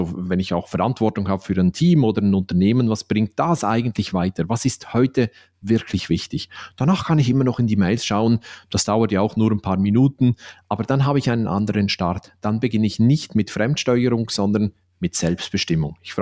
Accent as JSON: {"language": "German", "country": "Switzerland", "said": "ich bin ja Schweizer. Ich lebe und arbeite in Basel tatsächlich."}